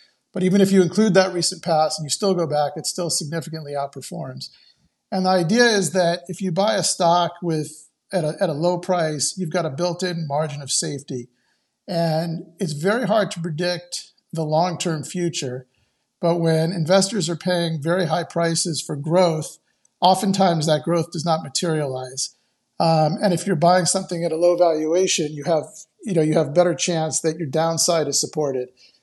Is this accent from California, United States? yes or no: yes; Los Angeles, California, United States; And I grew up here in Los Angeles, and the market opens about 6:30.